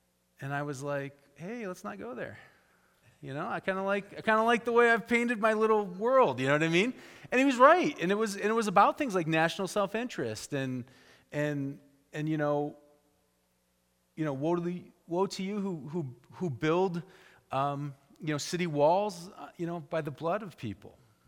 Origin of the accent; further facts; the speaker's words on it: United States; You know, I'm an American. And I'm a Christian.